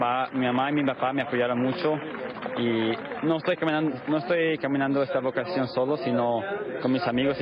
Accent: Atlanta, Georgia, United States; also born or lived in Guadalajara, Mexico; Yo nací en Guadalajara, pero crecí en Estados Unidos, en Atlanta.

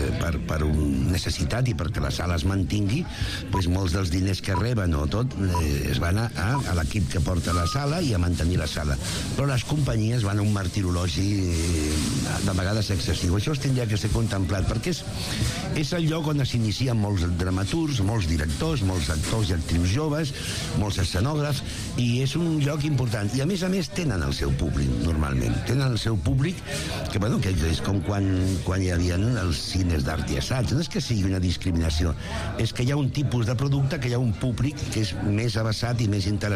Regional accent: Barcelona, Catalonia, Spain; Jo soc barceloní

